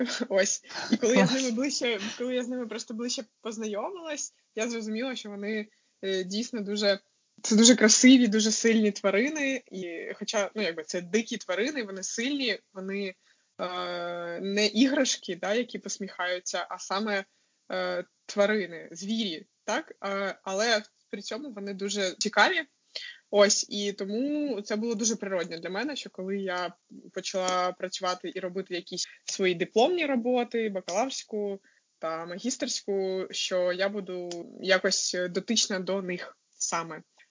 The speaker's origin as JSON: {"language": "Ukrainian", "town": "Simferopol", "region": "Crimea", "country": "Ukraine", "tie": "born there", "said": "Я сама народилася в Сімферополі, в Криму."}